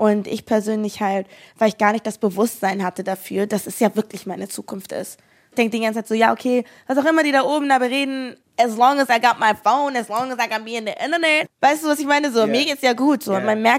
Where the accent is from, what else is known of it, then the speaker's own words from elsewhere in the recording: Hamburg, Germany; born there; Und mein Opa kommt aber aus England. So, it's a whole circle. Aber ich bin dann geboren in Hamburg, so.